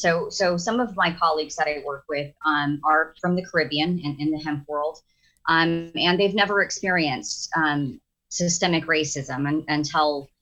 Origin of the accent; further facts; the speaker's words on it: Texas, United States; Because growing up in Texas, you had, cartels were prevalent.